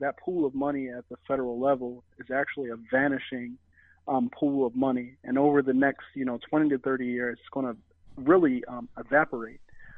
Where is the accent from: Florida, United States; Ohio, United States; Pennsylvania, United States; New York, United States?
Pennsylvania, United States; Philadelphia; accent: Philadelphia; excuse my accent, I'm from Philly. I've heard that us in Philly, we have an accent sometimes.